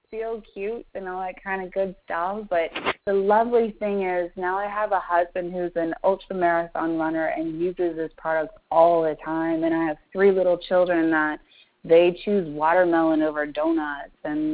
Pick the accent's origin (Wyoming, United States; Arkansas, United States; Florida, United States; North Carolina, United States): Florida, United States; Well, we're from Florida, so we go to Florida all the time